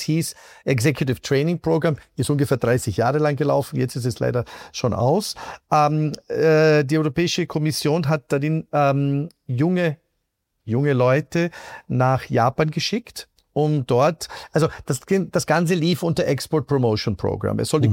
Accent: Italy; Wie gesagt, ich bin Italiener, aber durchaus also weder in Italien noch in Österreich eigentlich aufgewachsen.

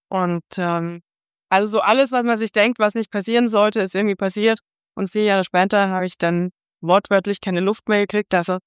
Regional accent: Rahnstein, Bavaria, Germany; ich komme ursprünglich aus Rahnstein, in Oberbayern

